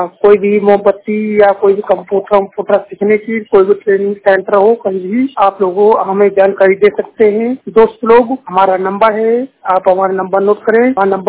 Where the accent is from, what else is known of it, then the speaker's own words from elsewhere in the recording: Uttar Pradesh, India; उत्तर प्रदेश जिला रायबरेली का रहने वाला हूँ।